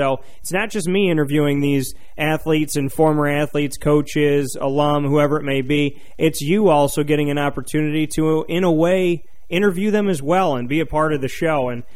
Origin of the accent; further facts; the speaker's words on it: Syracuse, New York, United States; Growing up in Syracuse, New York, never had anything like it.